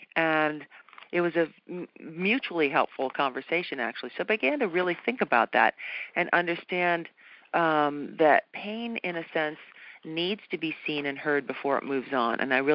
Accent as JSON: {"language": "English", "region": "New England", "country": "United States", "said": "I was brought up, I'm from New England originally, and you're not supposed to see pain, know about pain, talk about pain, show your pain."}